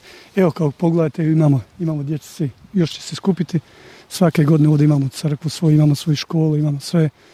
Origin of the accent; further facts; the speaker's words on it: Kravica, Republika Srpska, Bosnia & Herzegovina; moved away; mi smo iz Republike Srpske, tamo negdje između Bratunca i Zvornika, Skravici.